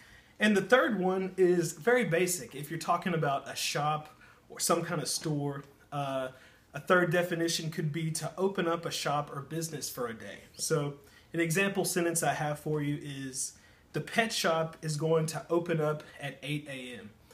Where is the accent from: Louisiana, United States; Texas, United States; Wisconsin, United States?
Louisiana, United States; I'm from Louisiana in the southern part of the United States.